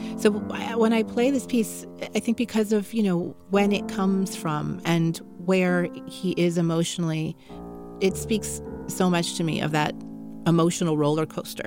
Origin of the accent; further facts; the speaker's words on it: San Francisco, California, United States; Well, it's, you know, my hometown orchestra. I grew up in San Francisco, and they're a wonderful recording orchestra